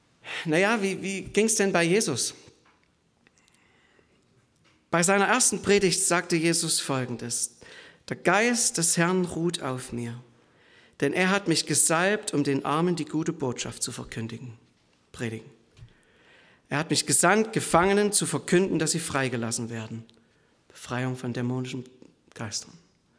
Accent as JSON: {"language": "German", "region": "Saxony", "country": "Germany", "tie": "born or raised there", "said": "Ich bin im Erzgebirge, was du schon erwähnt hast, bin ich auf dem Bauernhof aufgewachsen, am Waldrand. Im Winter gab es da viel Schnee."}